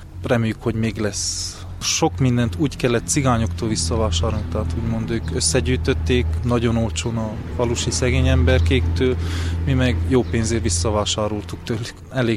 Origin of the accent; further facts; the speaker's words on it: Harghita, Romania; mivel hogy csíkiak vagyunk, akkor van egy csíkmadarasi ház